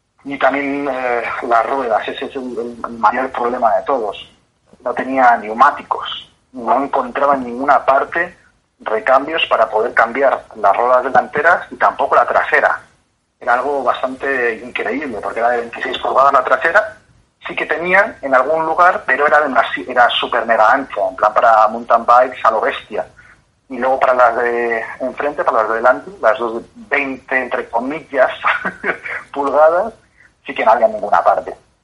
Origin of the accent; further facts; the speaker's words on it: Spain; Teniendo en cuenta que yo vengo llevando de Europa, yo vengo de España